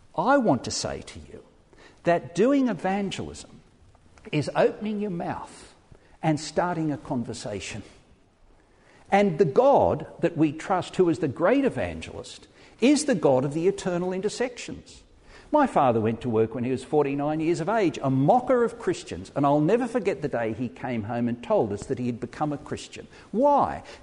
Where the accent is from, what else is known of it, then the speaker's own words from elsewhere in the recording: England, United Kingdom; In our culture, we're very English. We don't open conversations.